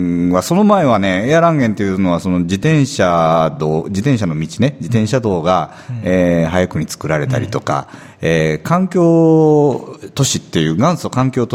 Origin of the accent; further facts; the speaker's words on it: Erlangen, Bavaria, Germany; Japanese is a second language; はい、ドイツから参りました。